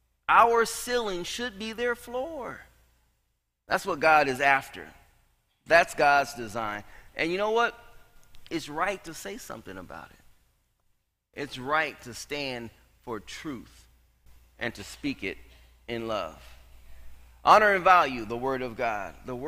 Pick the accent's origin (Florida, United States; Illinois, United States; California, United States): California, United States; My growing up in California, you know, watching brothers get snatched out of cars, getting beat up, getting threatened to be taken out in Orange Grove.